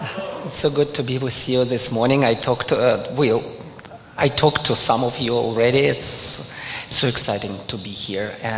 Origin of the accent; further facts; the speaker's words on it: Ukraine; now in Berlin, Germany; even originally I'm from Ukraine, ask me about Ukraine